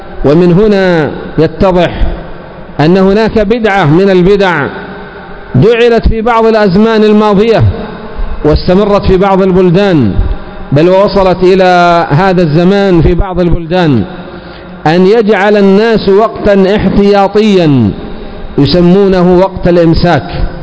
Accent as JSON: {"language": "Arabic", "country": "Yemen", "said": "يسهر كما هو الحال عندنا في اليمن"}